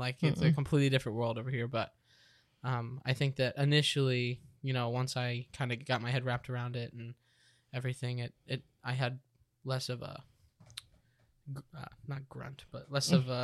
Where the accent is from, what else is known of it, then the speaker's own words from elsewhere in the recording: Cape Coral, Florida, United States; pretty much my whole life growing up in Cape Coral